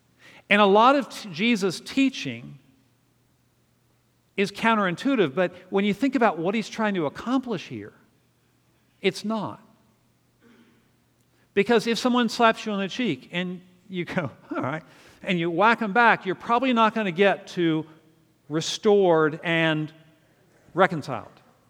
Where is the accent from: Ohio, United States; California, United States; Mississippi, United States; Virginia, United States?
Virginia, United States; Winchester; especially if you're raised in Virginia, where I was raised out in the Shenandoah Valley.